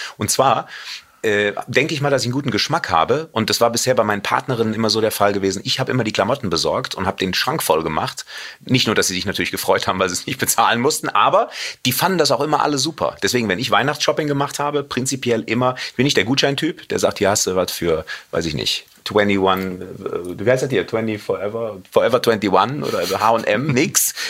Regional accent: Cologne, North Rhine-Westphalia, Germany; also born or lived in Los Angeles; Ich komme aus Köln, NRW, na klar, wie man das unschwer vielleicht hört.

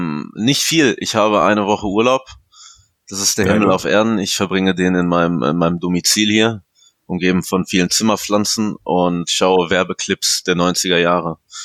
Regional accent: Paderborn, North Rhine-Westphalia, Germany; Vorgestern war ich in meiner Heimatstadt Paderborn, habe einen Spaziergang gemacht

